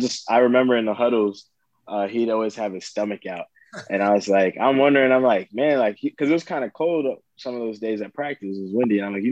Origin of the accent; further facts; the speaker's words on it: Florida, United States; I'm coming from South Florida, so it was a little cold to me.